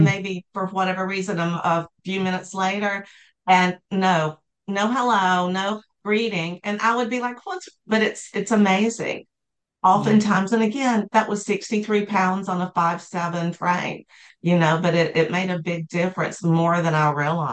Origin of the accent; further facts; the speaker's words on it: the South, United States; And I'm like, we're in the South still. We grew up in the South. And that's not how we were raised.